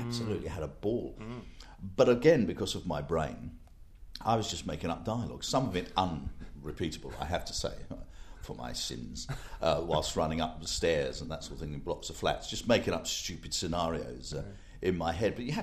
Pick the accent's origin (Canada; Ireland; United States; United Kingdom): United Kingdom; Willesden, London; born there; I was born in Willesden, in North London, sort of Shepherd's Bush and that kind of area.